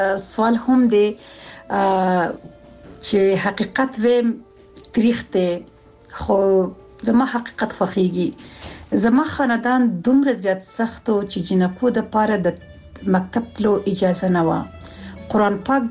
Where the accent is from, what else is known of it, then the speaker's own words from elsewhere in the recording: Laghman, Afghanistan; خو زه چې کوم اوسیدونکی یم، نو زه د افغانستان د لغمان اوسیدونکی یم.